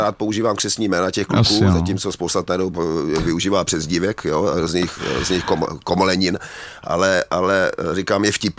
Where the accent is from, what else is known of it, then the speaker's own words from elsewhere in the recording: Kroměříž, Zlín Region, Czechia; já pocházím z Kroměříže